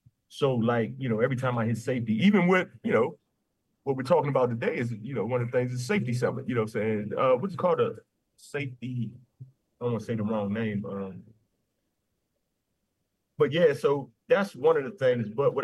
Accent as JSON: {"language": "English", "town": "Washington", "region": "District of Columbia", "country": "United States", "tie": "born or raised there", "said": "Because I can remember growing up around Simple City, Condor Terrace area of Southeast as a kid."}